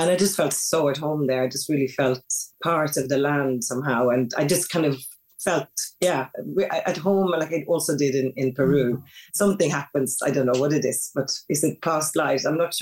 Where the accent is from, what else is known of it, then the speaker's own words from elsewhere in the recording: Stockholm County, Sweden; now in London, United Kingdom; I really don't want to be in London, because I grew up outside Stockholm by a lake. It was only like 10, 15 minutes outside